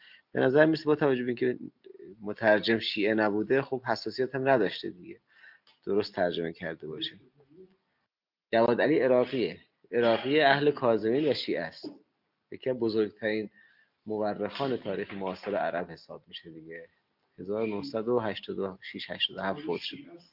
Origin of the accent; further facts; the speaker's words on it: Qom, Iran; ما از قم اومدیم